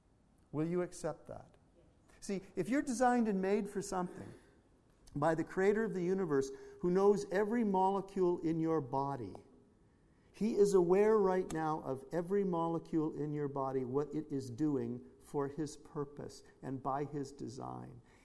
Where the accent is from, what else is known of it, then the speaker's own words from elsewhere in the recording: Canada; I'm Canadian, and my friends were Canadian, and now they live in the U.S.